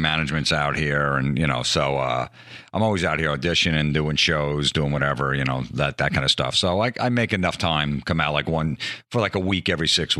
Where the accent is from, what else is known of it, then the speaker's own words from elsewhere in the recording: New Jersey, United States; He knew we're from New Jersey.